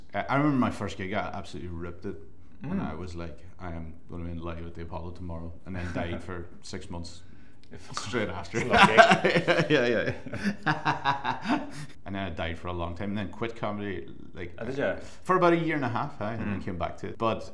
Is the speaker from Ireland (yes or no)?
yes; Ireland; if I go on stage and just start off with like, "Oh, I'm Irish.